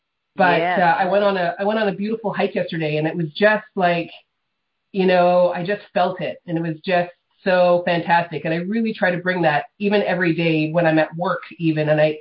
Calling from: Sault Ste. Marie, Ontario, Canada; I'm calling from Sault Ste. Marie, Ontario.

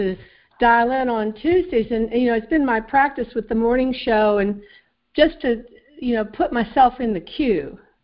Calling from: North Carolina, United States; in North Carolina.

